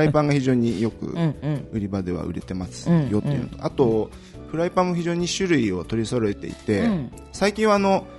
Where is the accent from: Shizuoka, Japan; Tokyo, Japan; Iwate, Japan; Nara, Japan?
Iwate, Japan; 出身は岩手県